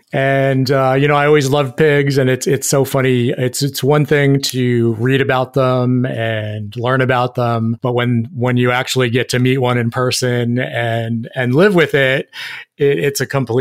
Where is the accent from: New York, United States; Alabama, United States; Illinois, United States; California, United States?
New York, United States; New York City; We were living in the city of Fort Myers. I'm actually from New York City, so talk about a big switch.